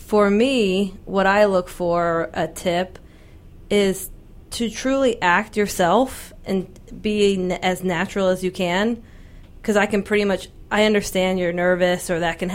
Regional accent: the South, United States; now in Tampa, United States; And I'm from the South, so I have no a different kind of nice

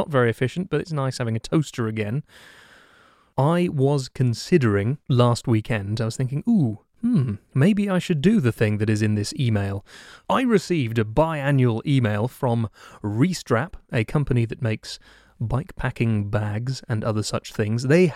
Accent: England, United Kingdom; Firstly, we're English.

